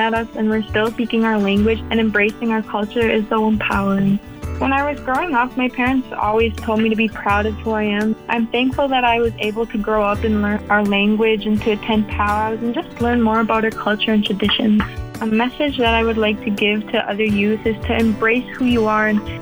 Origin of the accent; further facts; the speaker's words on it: Bova, Saskatchewan, Canada; I'm from Bova, Saskatchewan, and I'm 17 years old.